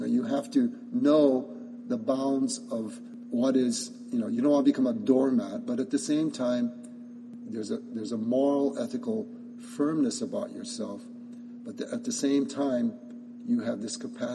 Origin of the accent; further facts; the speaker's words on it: Hawaii, United States; I said, "Yeah, actually, I am from Hawaii. I'm driving back to Hawaii now.